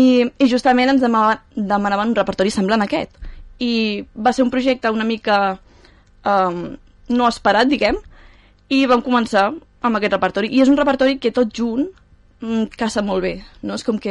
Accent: Gavà, Catalonia, Spain; estem encantades de tocar aquí a Gavà, bueno, és el meu poble tota la vida

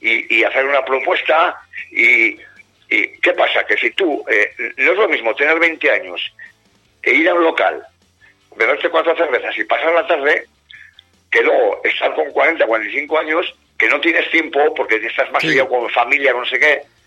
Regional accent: Estella, Navarre, Spain; con gente de aquí, de mi pueblo, ¿no? Que yo vivo en Lizarra, en Estella Lizarra, que es una ciudad que tiene 12.000 habitantes, que está a media hora de Pamplona

